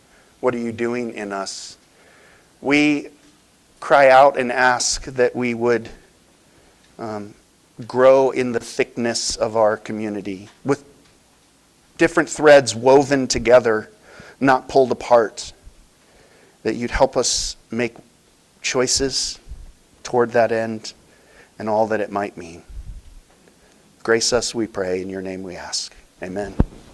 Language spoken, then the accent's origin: English; United States; Could it be Jesus had communal fishing in mind more than I, as an American who consumes and spreads my life 1,000 places?